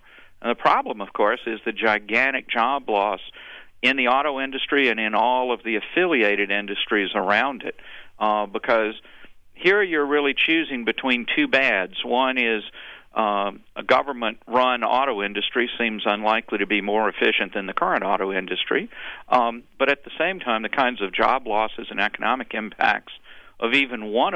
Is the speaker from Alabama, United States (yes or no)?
yes; Alabama, United States; The right letter of the alphabet, but a little further east. I grew up in Alabama.